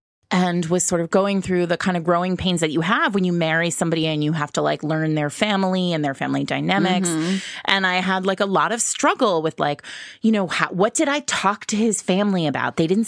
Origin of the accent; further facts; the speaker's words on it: New England, United States; now in New York City, United States; I grew up in New England, the child of Europeans, but like, Northern.